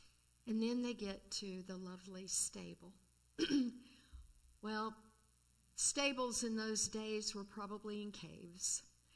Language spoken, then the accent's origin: English; California, United States; Well, I come from California, so I know a lot about desert.